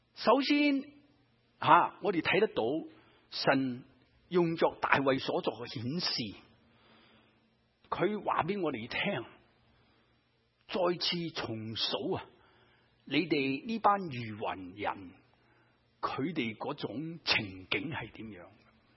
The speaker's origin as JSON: {"language": "Chinese", "region": "Guangdong", "country": "China", "said": "我们广东，我讲广州话，吞吃我的百姓如同吃生菜一样。"}